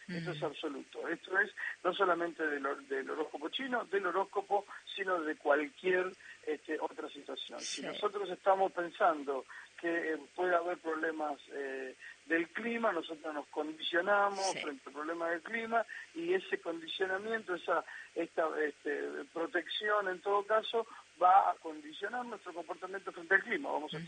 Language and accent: Spanish; Argentina; Mi papá no me enseñó el idioma, de manera que lo aprendí como cualquier argentino que va a algún curso.